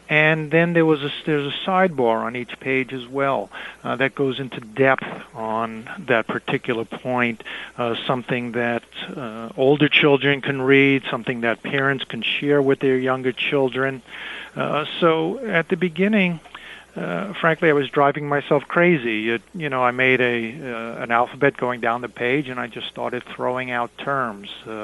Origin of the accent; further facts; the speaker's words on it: Brooklyn, New York, United States; I grew up in a neighborhood that was probably 95%, if not more, Jewish when I was born in East New York, Brooklyn.